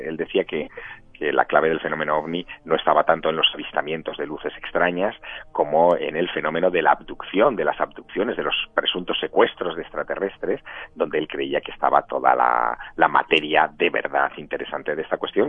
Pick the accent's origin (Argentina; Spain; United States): Spain; dados como somos los españoles